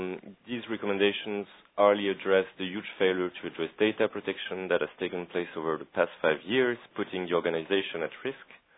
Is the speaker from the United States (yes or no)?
no; France; accent: French; English is a second language; If you don't mind hearing my French accent the whole meeting, that's fine.